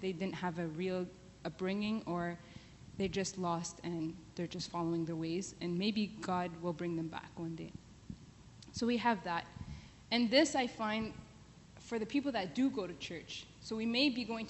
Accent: Ottawa, Ontario, Canada; I was born and raised in Ottawa, and I've never left my parents' home.

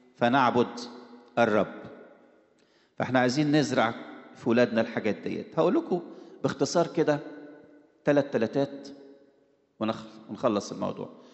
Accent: Egypt; أغرس جواه إن إحنا لسنا من هذا العالم، مش إحنا كمصريين

